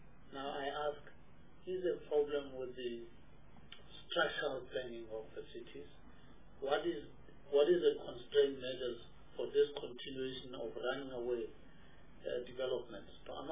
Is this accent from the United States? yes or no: no; South Africa; I mean, I'm South African.